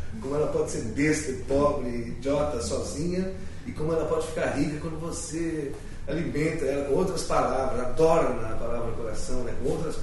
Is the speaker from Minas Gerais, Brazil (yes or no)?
no; Ponta Porã, Mato Grosso do Sul, Brazil; also born or lived in Rio de Janeiro; Fui morar um tempo no Rio, também internacional, não consegui, fiquei 8 meses, nasci no Rio, por fatalidade fui criado em Ponta Porã, não me dei bem com o Rio, né?